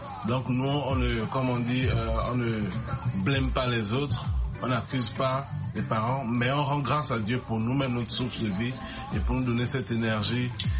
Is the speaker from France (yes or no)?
no; Togo; On a de la famille au Togo, autant pour moi. Et on a un peu de la famille au Togo aussi. Et nous, on a grandi au Togo particulièrement.